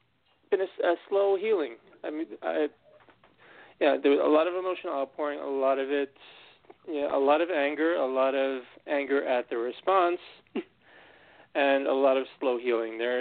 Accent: New York City, New York, United States; a lot of the emotional issues and very emotional time as a New Yorker and as an American as well, but specifically in the heart of it in New York City.

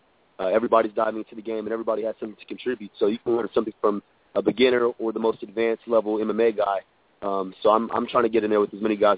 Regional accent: Dallas, Texas, United States; I'm from the Dallas, Texas area, but I look at Oklahoma as a second home.

